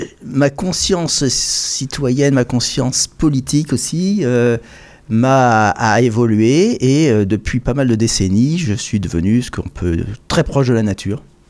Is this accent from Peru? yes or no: no; Normandy, France; j'avais choisi depuis longtemps de venir en Bretagne pour y planter mes racines. Je suis normand d'origine.